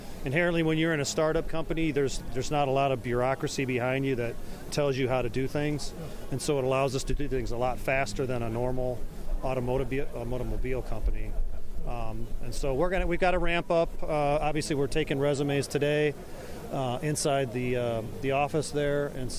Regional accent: Midwest, United States; I'm from the Midwest. It's an interesting dynamic because we've got a California facility. Great people out there as well, but there's nothing like a Midwest town. So that's how I grew up.

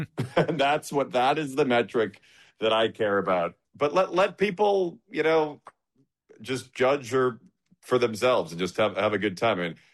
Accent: Chicago, Illinois, United States; Like, I grew up in Chicago, you know, liberal upbringing.

